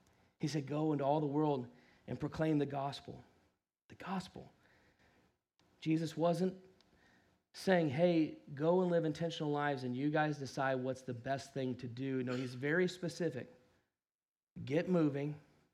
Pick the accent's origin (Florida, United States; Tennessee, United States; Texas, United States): Texas, United States; Dallas; but we grew up in the Dallas area.